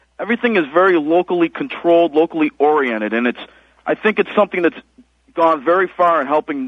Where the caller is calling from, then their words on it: Rochester, New York, United States; I am calling from Rochester, New York.